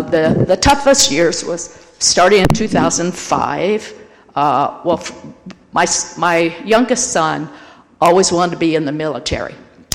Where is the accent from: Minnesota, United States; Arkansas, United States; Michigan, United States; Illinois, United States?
Illinois, United States; I'm originally from Illinois. I'm one of six girls and one little brother.